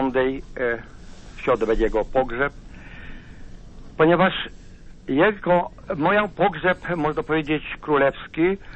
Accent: Jarosław, Subcarpathian Voivodeship, Poland; Jestem chłopem, pochodzę z pod Jarosławia, miasta.

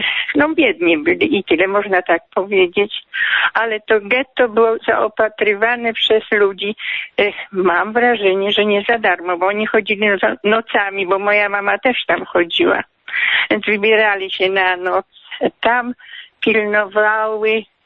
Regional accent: Poniatowa, Lublin Voivodeship, Poland; born there; Ja urodziłam się w województwie lubelskim. Tam jest takie miasteczko Poniatowa.

